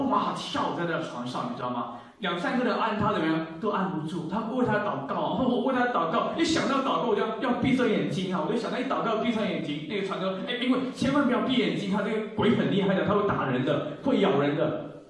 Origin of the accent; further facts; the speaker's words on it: China; 我们从大陆来知道